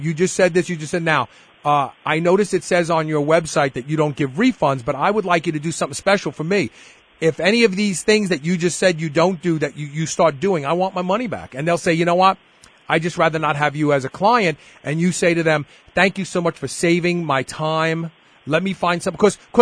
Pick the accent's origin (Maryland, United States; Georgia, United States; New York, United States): New York, United States; Maybe it is because I'm from New York, and I don't like to waste a lot of time.